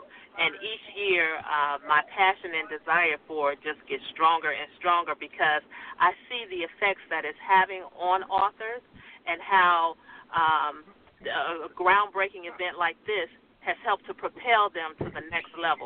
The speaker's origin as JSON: {"language": "English", "town": "Chicago", "region": "Illinois", "country": "United States", "tie": "born or raised there", "said": "And so I started it in Chicago because that's my hometown, and I have, you know, deep roots here."}